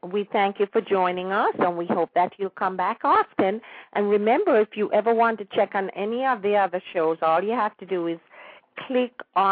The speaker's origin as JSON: {"language": "English", "region": "Kingston", "country": "Jamaica", "tie": "born there", "said": "Now, although I was born in Kingston, I always had a love, just a love for the country."}